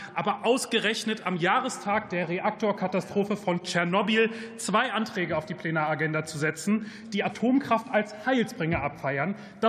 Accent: Lower Saxony, Germany; Ich blicke nach Niedersachsen, mein Heimatbundesland.

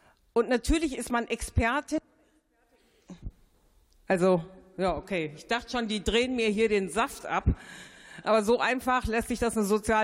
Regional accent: Paderborn, North Rhine-Westphalia, Germany; born there; Ich grüße den Kollegen aus Paderborn, meine Geburtsstadt

